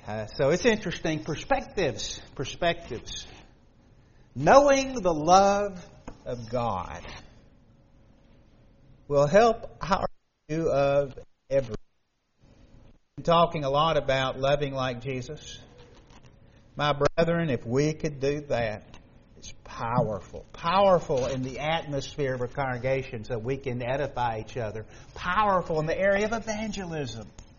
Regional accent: Alabama, United States; born there; also born or lived in Nebraska / Virginia; I know I was born in Alabama, spent most of my life in Alabama, but I live a little bit in Nebraska and Virginia

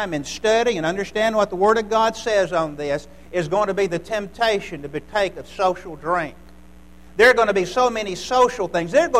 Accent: Charlottesville, Virginia, United States; I came from Charlottesville, Virginia, and the atmosphere is very different there.

